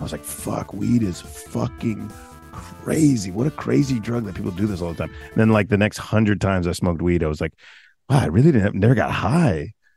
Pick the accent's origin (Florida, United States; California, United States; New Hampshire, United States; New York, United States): Florida, United States; I'm from Florida. We've done. I've smoked PCP before.